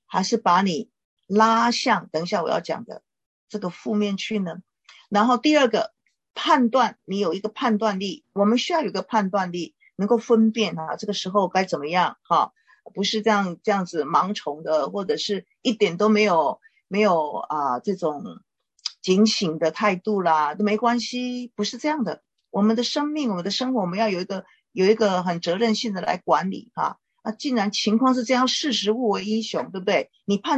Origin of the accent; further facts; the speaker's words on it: China; 就像我们中国人说天哪 啊呼天唤地啊。